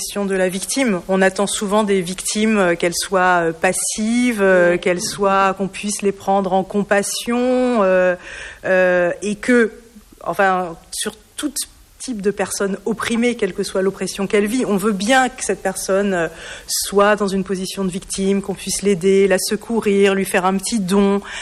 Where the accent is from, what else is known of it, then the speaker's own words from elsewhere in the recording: France; pour moi, qui suis d'une génération où j'ai vécu, où j'ai grandi en France, dans la paix